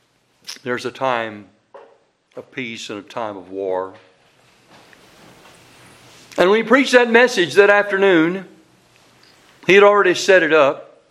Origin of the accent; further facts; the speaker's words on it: the South, United States; I was raised in the South. I was raised on a farm.